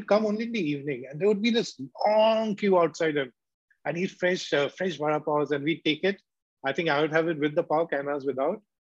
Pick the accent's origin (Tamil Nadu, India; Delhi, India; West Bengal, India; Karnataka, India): West Bengal, India; I come from Bengal, which has a bit of a leftist, socialist sort of atmosphere while growing up. Though I must say, I mean, I grew up in the 80s.